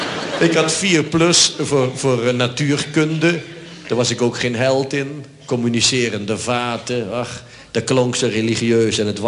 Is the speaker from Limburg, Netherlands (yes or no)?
yes; Sittard, Limburg, Netherlands; born there; dat is begonnen in Sittard, waar ik geboren ben, op de lagere school